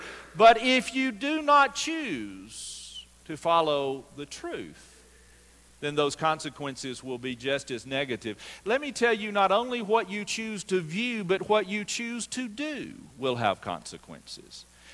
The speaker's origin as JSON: {"language": "English", "region": "Georgia", "country": "United States", "tie": "born or raised there", "said": "I grew up around Six Flags Over Georgia. And when I was growing up at Six Flags Over Georgia, they had this neat ride."}